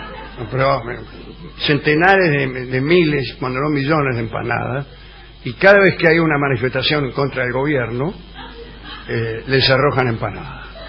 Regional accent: Kyiv, Ukraine; Spanish is a second language; No. Soy de Kiev.

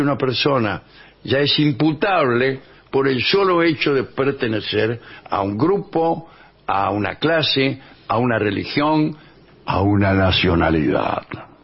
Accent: Argentina; como yo soy argentino, no me gustaría que al decir los argentinos son todos fascistas me incluyeran a mí.

